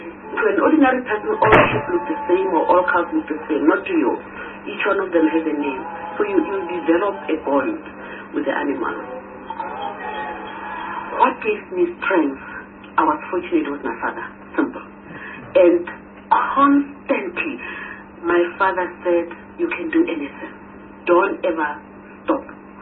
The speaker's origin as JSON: {"language": "English", "country": "Lesotho", "tie": "born or raised there", "second_language": "English", "said": "I was born in Lesotho. My father was South African. My mother was from Lesotho."}